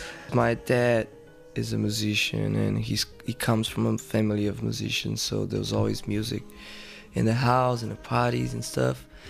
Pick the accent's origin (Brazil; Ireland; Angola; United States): Brazil; I'm a musician, I'm a songwriter, guitar player, vocalist, and I live in Brazil. I'm from Brazil